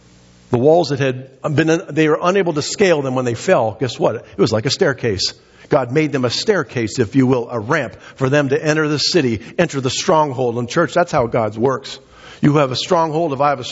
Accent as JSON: {"language": "English", "region": "Missouri", "country": "United States", "said": "I'm from Missouri."}